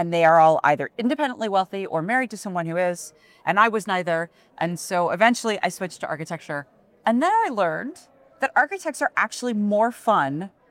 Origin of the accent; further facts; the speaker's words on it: Kentucky, United States; also born or lived in Wisconsin; I grew up in Kentucky.